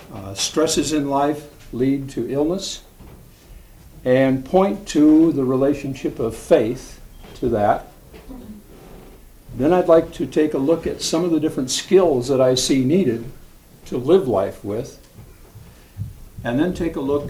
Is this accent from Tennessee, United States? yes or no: no; Portland, Oregon, United States; I'm from Portland, Oregon, where I work as a counselor in private practice